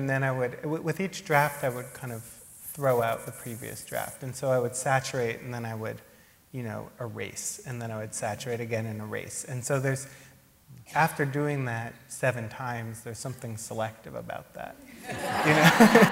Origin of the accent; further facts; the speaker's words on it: Berkeley, California, United States; Yeah, I grew up in Berkeley.